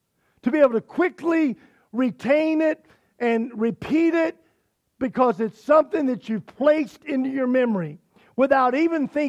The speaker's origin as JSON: {"language": "English", "town": "Chicago", "region": "Illinois", "country": "United States", "also_born_or_lived": "Lynchburg, Virginia", "said": "I'm from Chicagoland area. I was originally born in Lynchburg, Virginia, but Chicago's my home now in that area."}